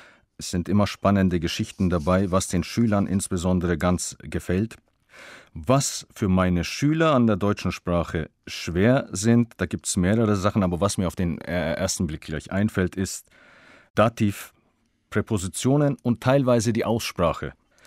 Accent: Izmir, İzmir, Turkey; German is a second language; Ich komme aus der Türkei, aus Izmir. Das ist eine wunderschöne Stadt an der westlichen Küste der Türkei. Ich bin im Jahre 1982 geboren und bin in Izmir an der Takev-Schule als Deutschlehrer tätig.

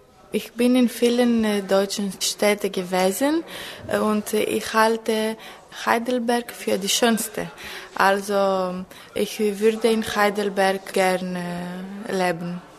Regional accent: Crete, Greece; German is a second language; Ich komme aus Griechenland und ich bin im 1986 geboren auf Kreta.

